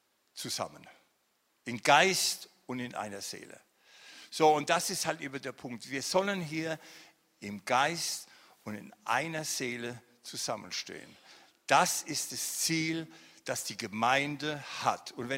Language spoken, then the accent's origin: German; Odenwald, Germany; Und im Odenwald, wo ich herkomme, heißt es Almoi.